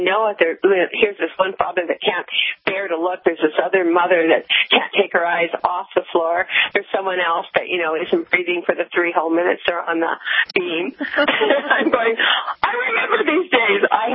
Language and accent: English; Grass Valley, California, United States; she had lived in my hometown up north in Grass Valley for a number of years after I had left